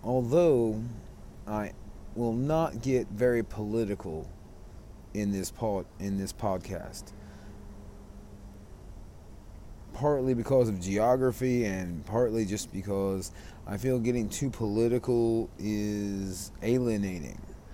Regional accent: South Carolina, United States; now in China; To introduce myself, I'm originally from South Carolina. That's in the southern United States.

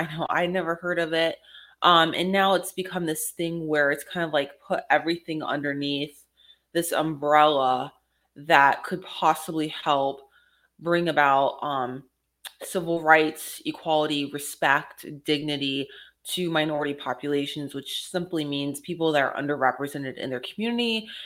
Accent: Florida, United States; I'm from Florida, so DeSantis, Governor DeSantis, is currently in office there.

